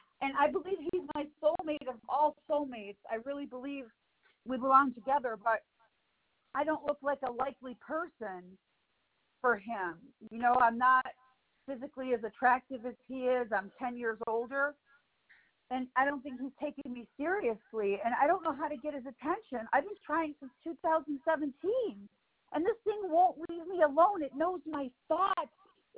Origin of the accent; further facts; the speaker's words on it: Cleveland, Ohio, United States; born there; Cleveland.